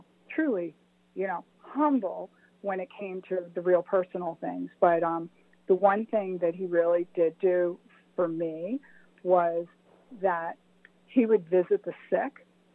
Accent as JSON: {"language": "English", "town": "Lafayette Hill", "region": "Pennsylvania", "country": "United States", "tie": "born or raised there", "said": "So I grew up in Lafayette Hill. And like you already mentioned, I am proudly a St. Philip Neri original person."}